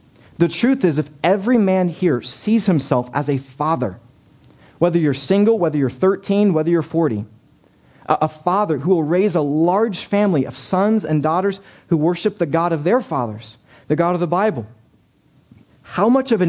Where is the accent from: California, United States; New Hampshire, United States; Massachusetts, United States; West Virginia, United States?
West Virginia, United States; Yes, we're from West Virginia.